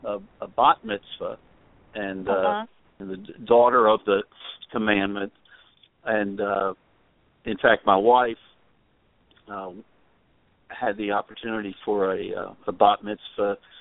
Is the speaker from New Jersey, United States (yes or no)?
yes; New Jersey, United States; also born or lived in New York; And I grew up in New Jersey and then New York, and can remember beginning my religious education at a very young age.